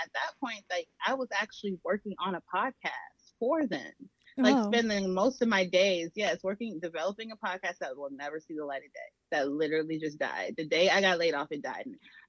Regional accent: New York, United States; I'm coming from New York and bitch, what, a whole cannabis?

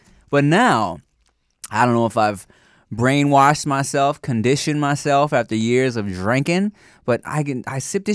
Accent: Australia; I'm Australian.

